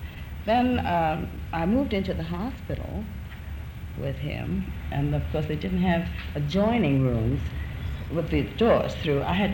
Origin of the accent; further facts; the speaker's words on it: New York, United States; No, I wanted to marry in New York. I'm from New York. I'm born in New York.